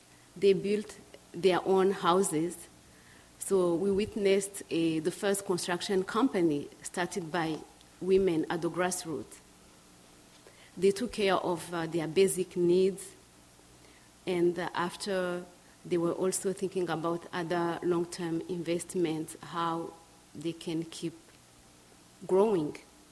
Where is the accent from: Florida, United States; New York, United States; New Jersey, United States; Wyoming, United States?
New York, United States; So we shared a lot, and I told her I'm from New York.